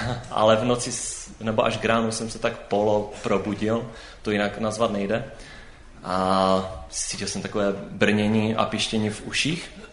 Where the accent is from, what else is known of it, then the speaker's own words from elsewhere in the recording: Bohumín, Moravian-Silesian Region, Czechia; je mi 19 let, pocházím z Bohumína, odkud, no kde jsem se narodil a kde žiju i teďka ještě. Pocházím z nevěřící pokřtěné katolické rodiny